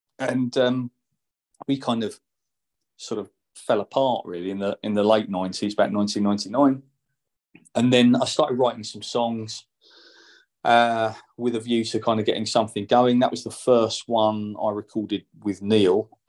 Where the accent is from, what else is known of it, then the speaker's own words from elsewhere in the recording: Medway, South East England, United Kingdom; So, it's about sort of difficult stuff, really, being a young man, young adult, growing up in Medway.